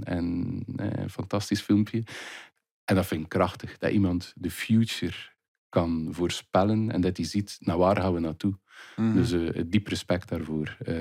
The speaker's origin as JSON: {"language": "Dutch", "town": "Voeren", "region": "Flanders", "country": "Belgium", "said": "want ik kom uit Veuren"}